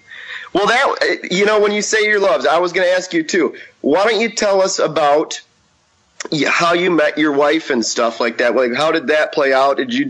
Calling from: Port Huron, Michigan, United States; I'm in Port Huron, Michigan, man.

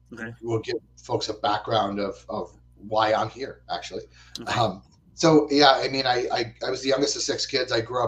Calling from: East Greenwich, Rhode Island, United States; I'm in East Greenwich. So I'm right up the hill from you, or you're not actually at work right now. But yeah, I'm right up the hill, back up in the hills on the other side of Route 2 from East Greenwich.

